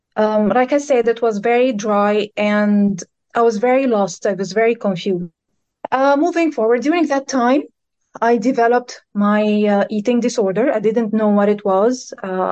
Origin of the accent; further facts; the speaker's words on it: Egypt; I'm from Egypt, and I have been struggling with spirituality before I joined